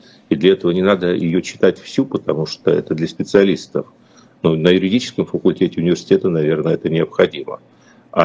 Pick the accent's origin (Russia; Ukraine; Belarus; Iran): Ukraine; поскольку я родился и вырос в Украине